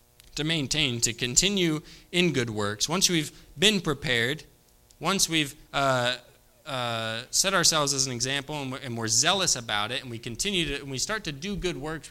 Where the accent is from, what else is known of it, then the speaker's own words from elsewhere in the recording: West Virginia, United States; I'm from West Virginia, and go Mountaineers, right?